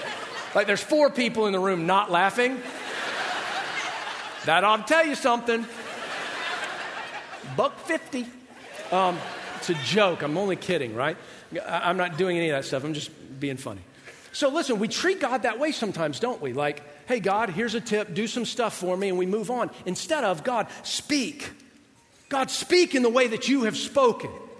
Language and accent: English; Southern United States, United States; I'm from the South, right? Black duct tape on the side of this thing, right?